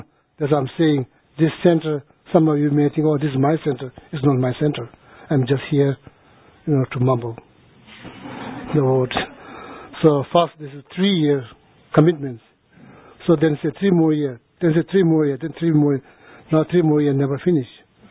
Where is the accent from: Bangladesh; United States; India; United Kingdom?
India; born there; English is a second language; I was born in India, he was born in Tibet.